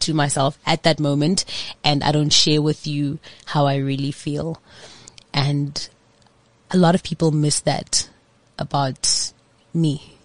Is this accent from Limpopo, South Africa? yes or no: no; Soweto, Gauteng, South Africa; I grew up with a lot of people around me, obviously, and different people as well. Like, it's very diverse.